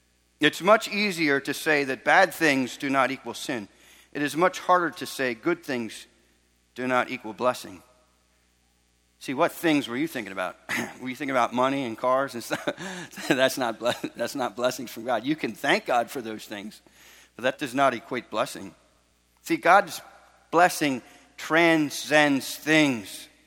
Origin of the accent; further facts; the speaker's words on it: Florida, United States; See, I grew up in Florida